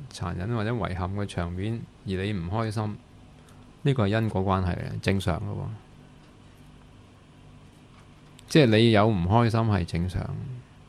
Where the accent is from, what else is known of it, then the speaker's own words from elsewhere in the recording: Hong Kong; 尤其是我哋香港人係更加唔習慣一啲咁喺我哋香港人發生嘅天災橫禍